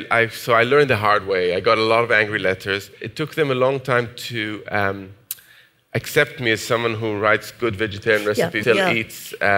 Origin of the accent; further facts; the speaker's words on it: Jerusalem, Jerusalem District, Israel; this corner of the Mediterranean where I grew up in Jerusalem